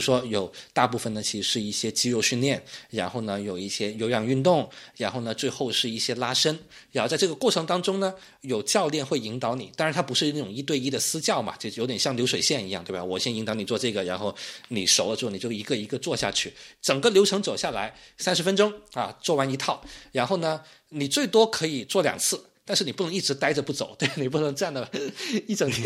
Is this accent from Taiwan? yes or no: no; China; 所以我们中国人真的得注意一点啊，在别人的地盘上